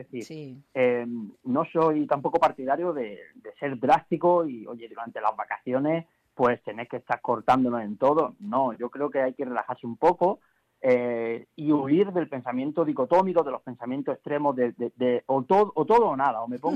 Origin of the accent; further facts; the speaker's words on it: Málaga, Andalusia, Spain; yo que soy de Málaga además